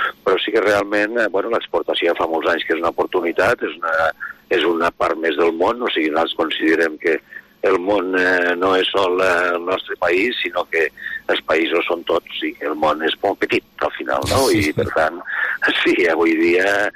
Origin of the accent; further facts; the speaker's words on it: Lleida, Catalonia, Spain; nosaltres com a lleidatans